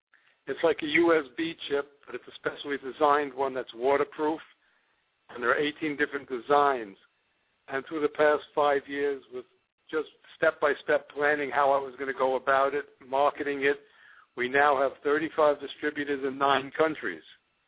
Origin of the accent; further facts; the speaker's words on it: Miami, Florida, United States; I'm from Miami, Florida